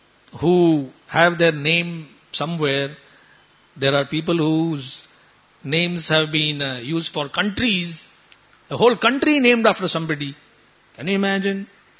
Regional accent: Borivali, Maharashtra, India; born there; I was born in Borivali, I went to St. Francis School, I attended Dhanukar College

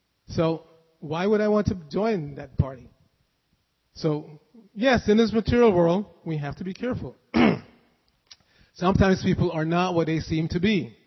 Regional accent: New York City, New York, United States; I grew up in New York, and in the late 60s, there was the first major blackout where the entire New York City went dark

